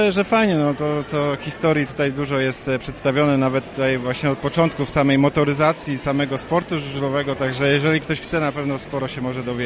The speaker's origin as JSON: {"language": "Polish", "town": "Leszno", "region": "Greater Poland Voivodeship", "country": "Poland", "tie": "born or raised there", "moved": "yes", "lives_now": "Derby, United Kingdom", "said": "przyjechałem z Derby. Dzień dobry. … witam serdecznie. Ja jestem, wychowałem się w Lesznie, także to jest taki mój powrót."}